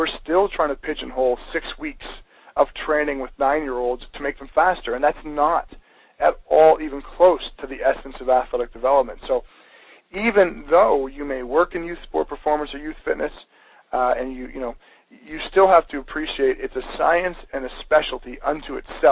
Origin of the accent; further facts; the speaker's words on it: Canada; Every community nationwide, and I'm from Canada, so I can substantiate worldwide